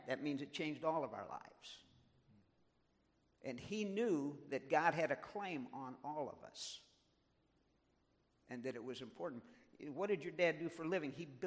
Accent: St. Louis, Missouri, United States; In the summer, I grew up in St. Louis in the county.

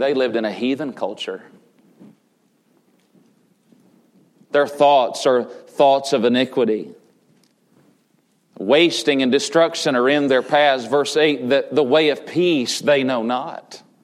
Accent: Tennessee, United States; Did I say that right? I'm from Tennessee. I sometimes mess things up. All deference to Southerners here this morning.

